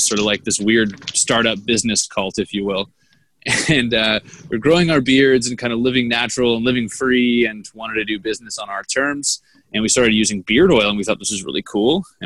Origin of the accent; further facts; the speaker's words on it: Canada; now in United States; and I'm from Canada originally, and he was living in California.